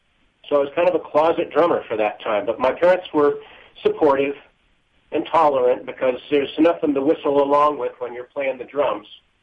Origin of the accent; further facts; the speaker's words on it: California, United States; now in Albuquerque, United States; I'm a native Californian, but now proud to say I'm an Albuquerquean or a Burke.